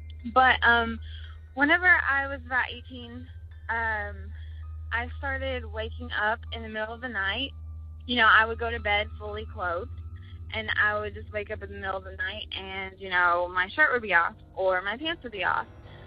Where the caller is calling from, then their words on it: Kentucky, United States; I'm calling from Kentucky.